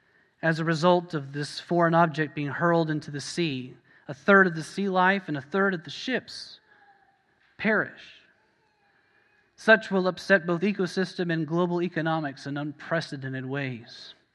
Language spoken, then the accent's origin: English; Texas, United States; You know, I grew up in South Central Texas. You know how rare green grass is down there as it is?